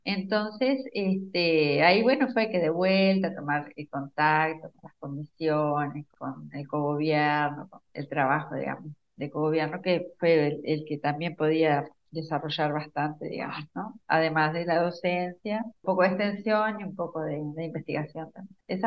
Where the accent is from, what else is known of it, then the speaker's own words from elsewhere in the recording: Paysandú, Uruguay; also born or lived in Montevideo; now in Treinta y Tres, Uruguay; Yo soy oriunda de Paysandú, y cuando me fui a Montevideo fui a estudiar, digamos. Después, debido a que mi esposo es de acá de 33, nos trasladamos a 33